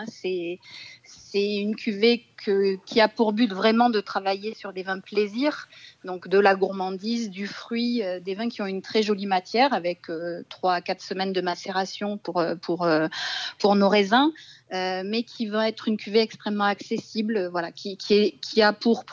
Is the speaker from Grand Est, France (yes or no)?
no; Bordeaux, Nouvelle-Aquitaine, France; Je suis bordelaise, moi.